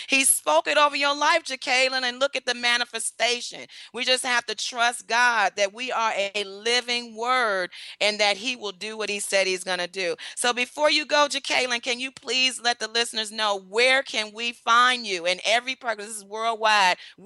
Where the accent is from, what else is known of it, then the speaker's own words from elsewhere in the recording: Detroit, Michigan, United States; Yeah, I'm originally from Detroit. Yes, homegirl.